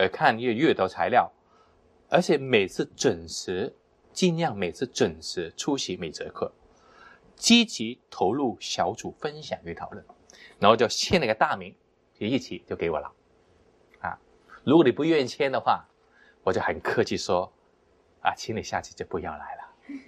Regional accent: China; 你看我们中国人很多时候就有一个很大的毛病

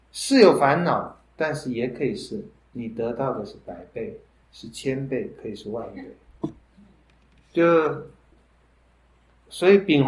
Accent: China

